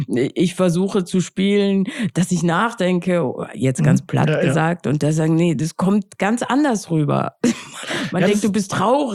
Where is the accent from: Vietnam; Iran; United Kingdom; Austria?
Austria; now in Berlin, Germany; ich bin ja aus Österreich